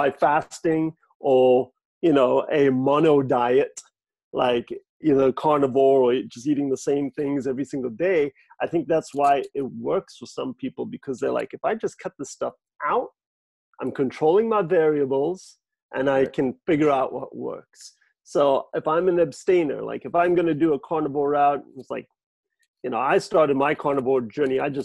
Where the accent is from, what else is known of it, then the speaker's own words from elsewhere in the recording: South Africa; now in United States; I grew up in South Africa, Nick. It is a banana-producing country.